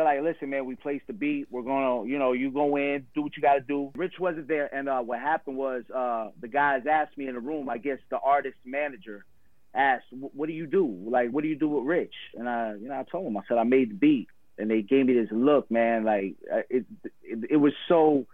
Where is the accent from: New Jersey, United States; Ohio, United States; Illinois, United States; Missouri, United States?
New Jersey, United States; Teaneck; That's where I grew up.